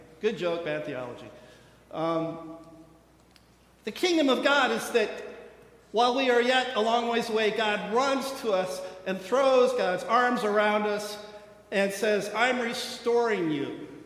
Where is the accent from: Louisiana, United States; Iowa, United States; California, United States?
Iowa, United States; Now, I don't know about you, but I eat a lot of pork, and I grew up in Iowa, so I'm pretty familiar with pigs.